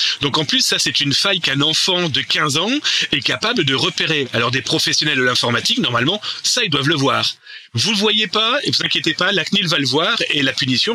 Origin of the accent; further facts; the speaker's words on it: France; Chez nous, en France, hein, c'est la RGPD.